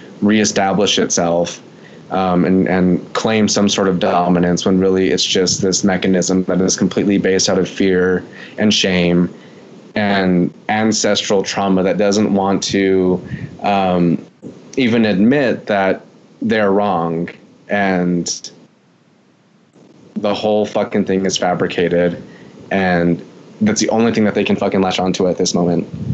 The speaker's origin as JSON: {"language": "English", "town": "Gallup", "region": "New Mexico", "country": "United States", "lives_now": "Portland, United States", "said": "And I am currently based out of Portland, Oregon, but I'm from Gallup, New Mexico, where I'm currently at right now."}